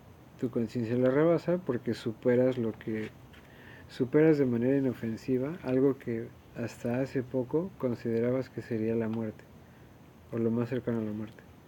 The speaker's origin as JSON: {"language": "Spanish", "region": "Mexico City", "country": "Mexico", "lives_now": "Cancún, Mexico", "said": "yo como chilango jamás hubiera entendido que alguien me dijera que Cancún era una ciudad horrible."}